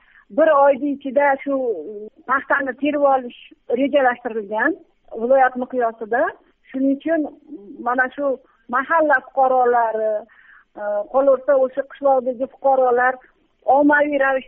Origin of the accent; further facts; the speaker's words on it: Fergana, Fergana Region, Uzbekistan; Farg'onadanman, jurnalistman.